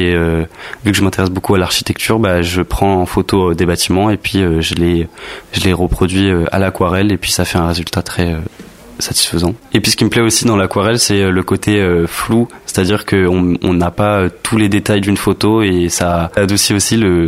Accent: Sannois, Île-de-France, France; mon lycée de secteur, parce que je suis de Sannois, Hermont, etc.

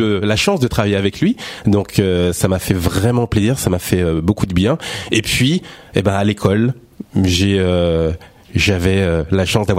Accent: Évry, Île-de-France, France; Alors moi, je suis de l'Essonne. Je suis quelqu'un d'Evry.

